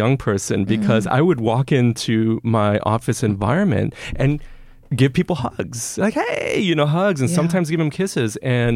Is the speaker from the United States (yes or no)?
yes; Miami, Florida, United States; I grew up in Miami. I'm a Latin person, and we're very, in my family and in my community where I grew up, we were very affectionate with people.